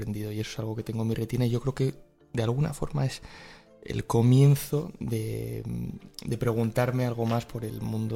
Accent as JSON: {"language": "Spanish", "town": "Huesca", "region": "Aragon", "country": "Spain", "moved": "as an adult", "said": "Soy un tipo de Huesca. Del norte que vino a estudiar a Madrid porque en Huesca no había muchas oportunidades"}